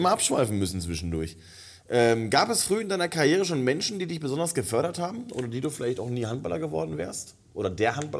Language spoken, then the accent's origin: German; North Rhine-Westphalia, Germany; Ich bin im Ruhrgebiet aufgewachsen und seitdem ich hier unten im Badischen wohne...